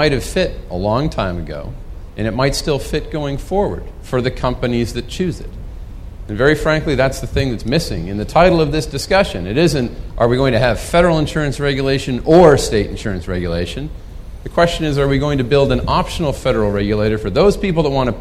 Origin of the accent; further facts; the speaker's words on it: Canada; I grew up in Canada, and I played a lot of hockey without a helmet